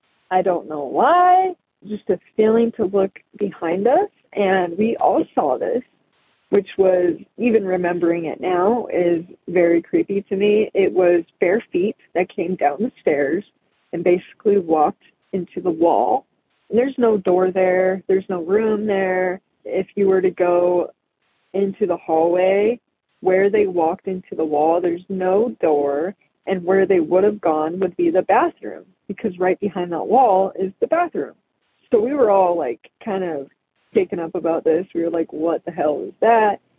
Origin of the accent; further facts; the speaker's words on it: Magna, Utah, United States; now in Salt Lake City, United States; from Salt Lake, Utah. I grew up in Magna